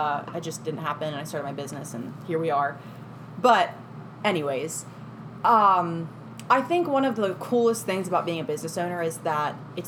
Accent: Houston, Texas, United States; Texas. I grew up in Houston.

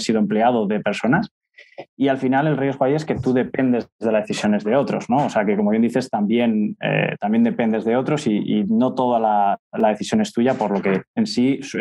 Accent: Alcázar de San Juan, Castilla-La Mancha, Spain; born there; Tengo 29 años, nací en un pueblo de la zona centro de la región central de España, que es Alcázar de San Juan

